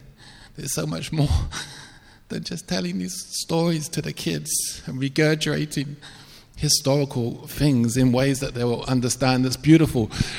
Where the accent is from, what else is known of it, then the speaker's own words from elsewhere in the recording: England, United Kingdom; I didn't even know them. I'm an English strong boy.